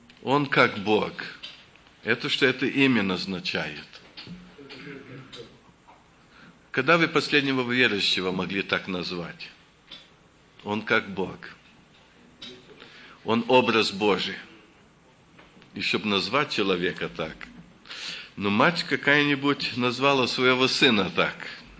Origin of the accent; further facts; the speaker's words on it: Russia; я из России.